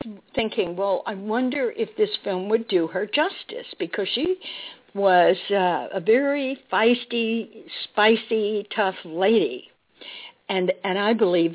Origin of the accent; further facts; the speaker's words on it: Dallas, Texas, United States; I have to admit and disclose that I am a Texan. I was born in Dallas and raised there